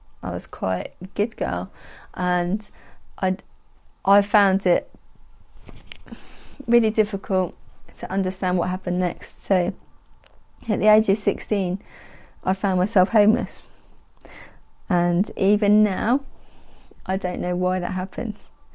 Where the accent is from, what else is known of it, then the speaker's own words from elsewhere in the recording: Great Yarmouth, East of England, United Kingdom; born there; I was born in Great Yarmouth many years ago, and you know, that could in some people's eyes be a challenge in itself. It's quite a deprived area